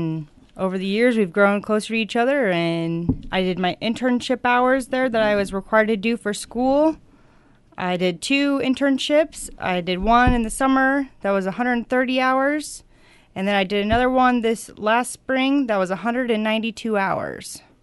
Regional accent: Atlantic, Iowa, United States; Hi, everybody. I grew up in Atlantic.

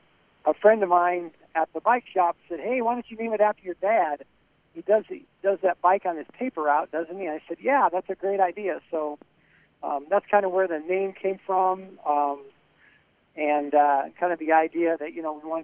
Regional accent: Griswold, Iowa, United States; born and raised in Griswold. Love the beautiful country we have out there

